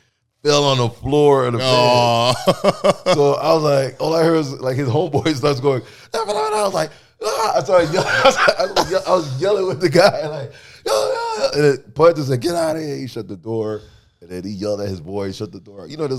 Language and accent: English; Queens, New York, United States; you know, we're from Queens. We don't trust Harlem dudes, you know what I'm saying?